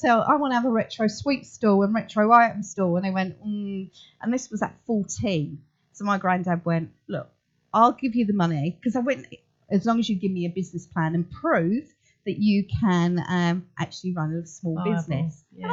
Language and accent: English; London, United Kingdom; so I'm here via my accent, I'm a Southeast Londoner